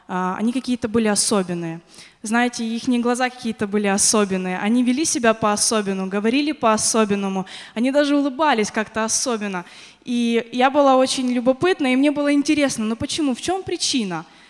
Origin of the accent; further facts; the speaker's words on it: Lutsk, Volyn Oblast, Ukraine; also born or lived in Saint Petersburg, Russia; Я родилась в Санкт-Петербурге, поскольку там училась моя мама, и там же она познакомилась с моим отцом. После этого мы переехали в Луцк, на Украину, но без отца.